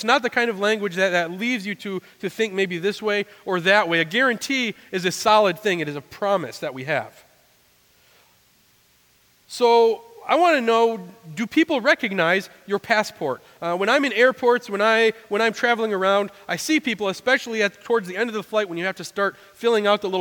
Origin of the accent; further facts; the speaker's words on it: Grand Rapids, Michigan, United States; born there; I was born in Grand Rapids. I am a citizen here. My birth certificate says I'm from here. My parents were from here.